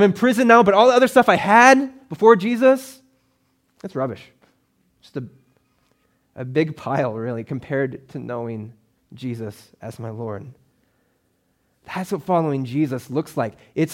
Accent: Alaska, United States; I'm originally from Alaska, so anything above 70 is hot.

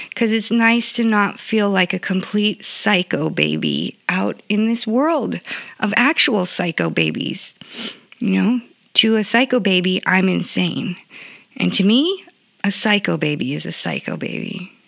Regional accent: California, United States; I'm from Orange County, bruh. I think we invented the pun

